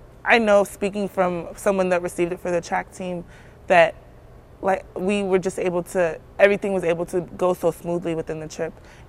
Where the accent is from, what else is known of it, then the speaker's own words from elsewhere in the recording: Arlington, Texas, United States; I grew up in Arlington, Texas.